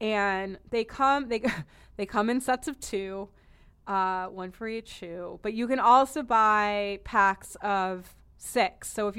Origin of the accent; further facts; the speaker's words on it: Boston, Massachusetts, United States; I'm from Boston. We used to regularly drive up to go to the store and go to all the outlets up the where L.L. Bean is also a town where there are a whole bunch of outlets.